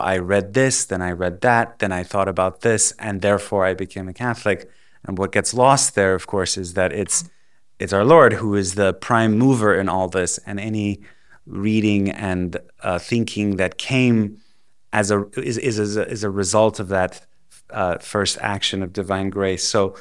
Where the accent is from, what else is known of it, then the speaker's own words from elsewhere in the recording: Tehran, Tehran Province, Iran; I was born and raised in Tehran, Iran, on February 1st, which was 1985